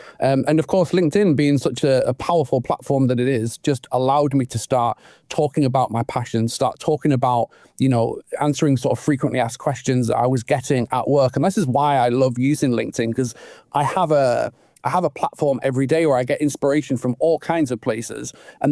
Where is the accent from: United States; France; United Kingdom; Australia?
United Kingdom; North East England; I'm from County Durham.